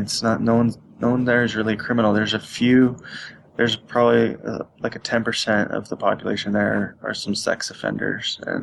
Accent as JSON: {"language": "English", "region": "California", "country": "United States", "tie": "born or raised there", "said": "I mean, I grew up in California. I had never heard of a Utah Boys Ranch or anything like that before they came to pick me up."}